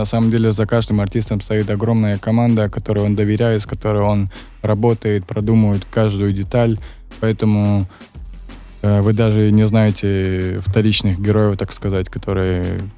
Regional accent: Saratov, Saratov Oblast, Russia; Мы все ребята из Саратова собрались, работаем.

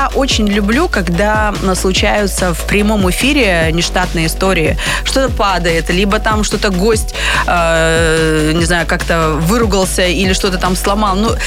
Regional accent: Khanty-Mansi Autonomous Okrug, Russia; Ну, естественно, я из Ханты-Мансийского округа.

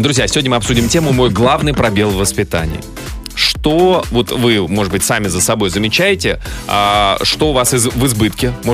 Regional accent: Moscow, Russia; born there; Я там через парк жил, Лен. Я там родился в Измайлово.

